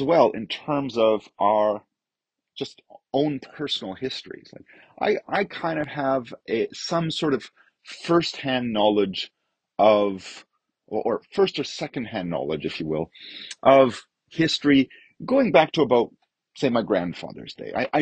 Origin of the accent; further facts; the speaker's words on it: Canada; So I'm Canadian, here in Canada.